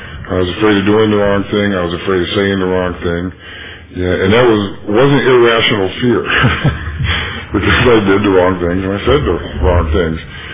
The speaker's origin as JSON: {"language": "English", "town": "Detroit", "region": "Michigan", "country": "United States", "tie": "born or raised there", "said": "I was born in Detroit, Michigan, and I grew up in Motown."}